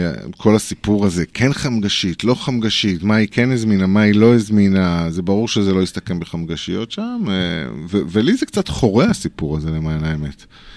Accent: Givatayim, Tel Aviv District, Israel; also born or lived in Paris; now in Atlit, Israel; במקור מגבעתיים, באמצע חייתי כמה שנים בפריז.

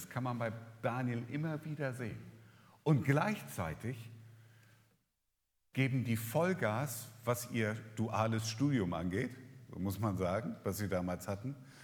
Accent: Northern Germany, Germany; Ich meine, bei uns in Norddeutschland nicht ganz so schlimm

